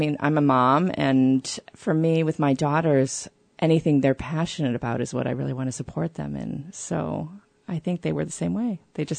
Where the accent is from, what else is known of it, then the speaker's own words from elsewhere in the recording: Chicago, Illinois, United States; No, I grew up in Chicago in the suburbs.